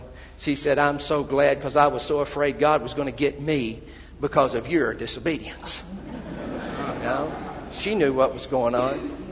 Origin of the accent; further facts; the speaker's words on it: Russellville, United States; Russellville has a personal relevance to me. It's where I live. It's my hometown.